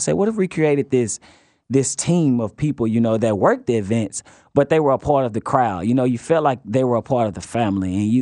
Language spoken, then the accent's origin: English; Highland Park, United States; I grew up in Highland Park, Paws Homes, West Side, so we moved around a lot.